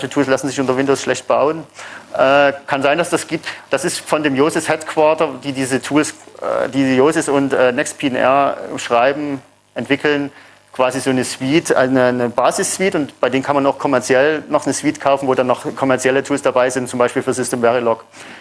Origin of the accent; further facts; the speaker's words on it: Dresden, Saxony, Germany; Ich komme aus Dresden.